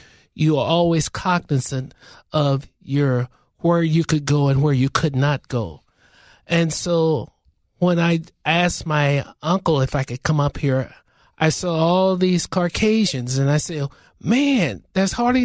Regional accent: Kansas City, Kansas, United States; born there; I was born in Kansas City, Kansas, and it was pretty much of the urban area.

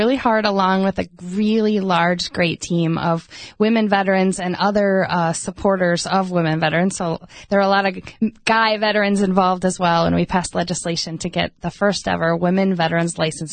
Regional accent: Little Falls, Minnesota, United States; I grew up in Little Falls, Minnesota, so it was my way to see the world

